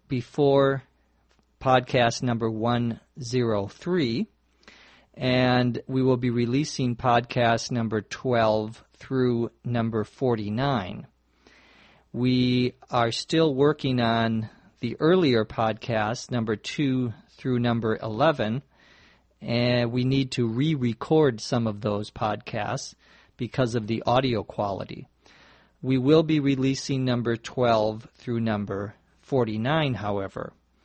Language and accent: English; Los Angeles, California, United States; from Los Angeles, California.